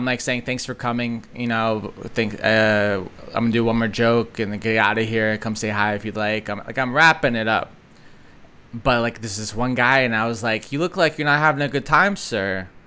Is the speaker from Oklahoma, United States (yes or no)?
no; California, United States; You hate me because I'm from California.